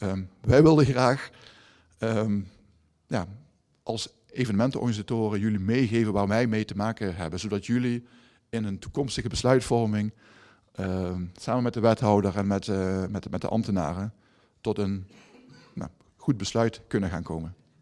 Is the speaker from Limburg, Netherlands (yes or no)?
yes; Sint-Geertruid, Limburg, Netherlands; ik kom zelf uit Sint-Geertruid, IJs de Margraten.